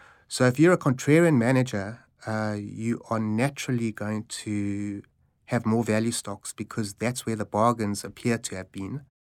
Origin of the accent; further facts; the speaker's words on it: South Africa; when I was growing up in South Africa